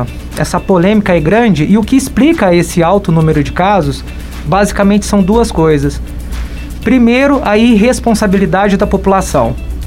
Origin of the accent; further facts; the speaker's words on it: Pouso Alegre, Minas Gerais, Brazil; eu sou de Pouso Alegre, nascido lá